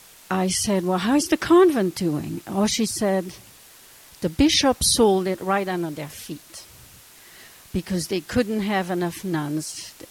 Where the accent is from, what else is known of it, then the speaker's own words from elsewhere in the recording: Belgium; English is a second language; I come from Belgium and from a small village far away from my school.